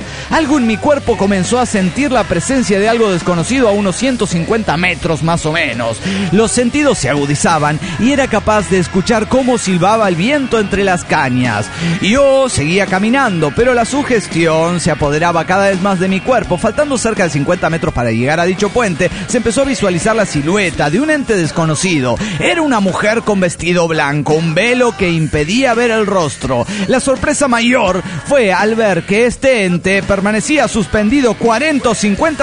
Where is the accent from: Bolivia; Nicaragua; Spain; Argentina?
Bolivia; Punata, Cochabamba; en mi pueblo, Punata.